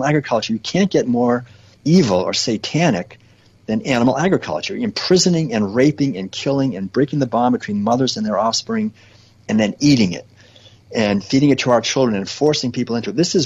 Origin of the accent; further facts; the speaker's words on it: Boston, Massachusetts, United States; And growing up in Boston and being just who my some of my relatives were, quite wealthy